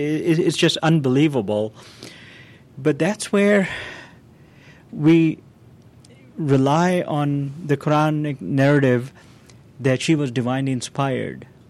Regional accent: Karachi, Sindh, Pakistan; I grew up in Karachi, one of the most popular cities in the world.

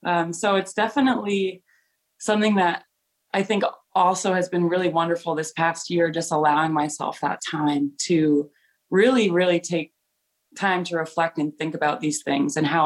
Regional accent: Stratford, Connecticut, United States; moved away as an adult; also born or lived in Indiana; now in Albany, United States; I grew up in Stratford, Connecticut, so about 2.5 hours away from here. I moved to Albany in 2007 to pursue my BFA, and then did 3 years at Indiana, and then came back.

